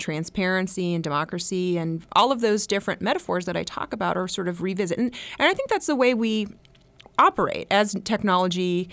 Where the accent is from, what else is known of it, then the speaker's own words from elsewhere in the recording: United States; And that seemed so foreign to me as an American.